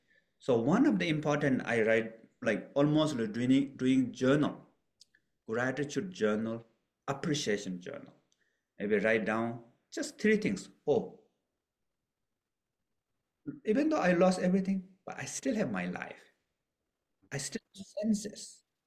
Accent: Nepal; So one example is in my hometown, I was born in the middle of Himalaya Mountain in Nepal.

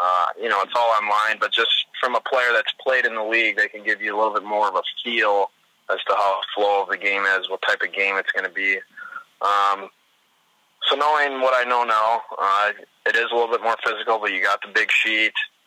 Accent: Minnesota, United States; but growing up in Minnesota, it's a hockey community. It's the state of hockey.

